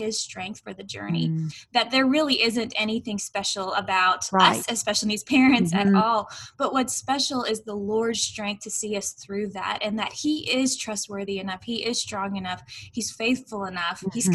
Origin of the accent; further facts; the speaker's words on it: Houston, Texas, United States; I was born and raised in the North Houston area. But when it came time to go to college, I wanted to go to what I called high school.